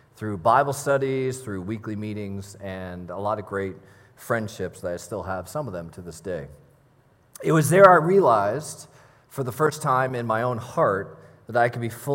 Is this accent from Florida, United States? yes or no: no; Redlands, California, United States; I grew up in the Inland Empire out in Redlands. Go that way for about an hour and a half.